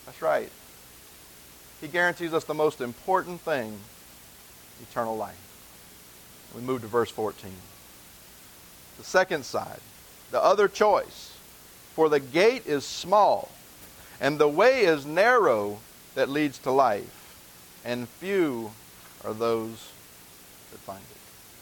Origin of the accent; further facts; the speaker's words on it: the South, United States; I say ain't because I'm from the South, okay?